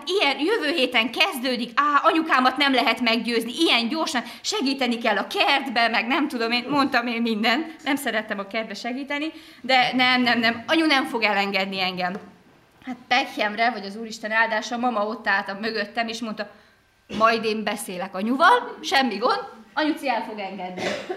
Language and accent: Hungarian; Csengőd, Bács-Kiskun, Hungary; tehát ahonnan én jövök, Csengőd-Páhi Kaskantyú, egy lelkésze